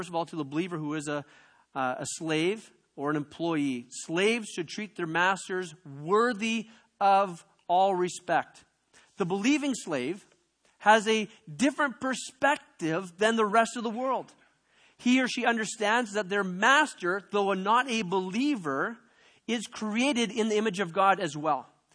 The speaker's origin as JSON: {"language": "English", "country": "Canada", "also_born_or_lived": "Zambia", "said": "we lived in Zambia about 3.5 years. And we had servants. We were wealthy because we came from Canada, even though we were missionaries and on a shoestring budget."}